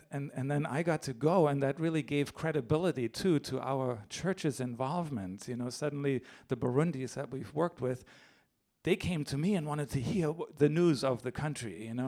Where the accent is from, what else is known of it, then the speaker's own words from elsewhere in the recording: Germany; I grew up in Germany, so the idea of engaging internationally comes natively in a certain way.